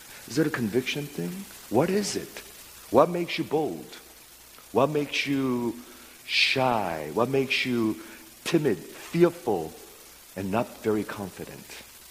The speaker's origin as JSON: {"language": "English", "town": "Chicago", "region": "Illinois", "country": "United States", "tie": "born or raised there", "said": "When I was growing up in Chicago area, this is many years ago, when I was about 14 years old, 15 years old"}